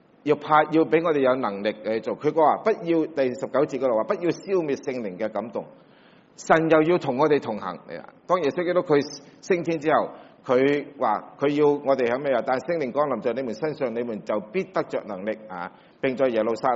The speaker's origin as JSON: {"language": "Chinese", "country": "China", "said": "我们中国人最喜欢吃啦"}